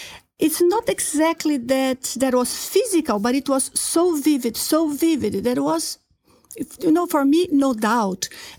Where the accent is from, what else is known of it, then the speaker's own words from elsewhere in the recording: Brazil; English is a second language; Yes, yes. My background was Catholic.